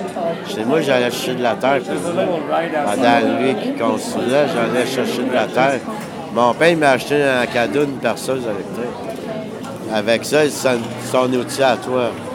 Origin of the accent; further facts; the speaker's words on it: Quebec, Canada; on est des Québécois, puis on agit comme des moutons.